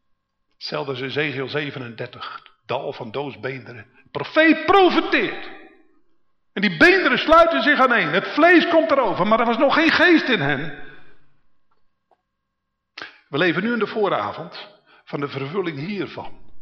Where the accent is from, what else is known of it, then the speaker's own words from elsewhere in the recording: Netherlands; Dus, en ik ben een Hollander, dus ik heb het poldermodel